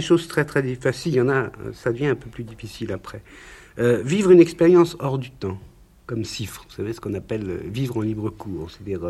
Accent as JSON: {"language": "French", "town": "Paris", "region": "Île-de-France", "country": "France", "tie": "born or raised there", "said": "depuis que je suis parisien, c'est-à-dire depuis ma naissance"}